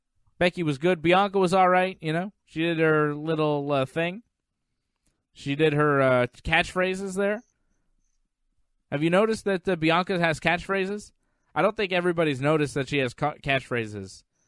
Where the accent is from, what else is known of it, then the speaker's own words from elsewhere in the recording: Canada; I mean, we're Canadian